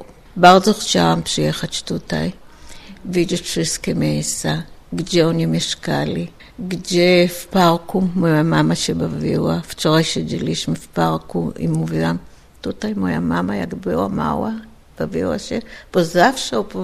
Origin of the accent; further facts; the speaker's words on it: Israel; born there; Polish is a second language; Ja jestem urodzona w Izraelu, jestem bardzo patriotyczny do Izraelu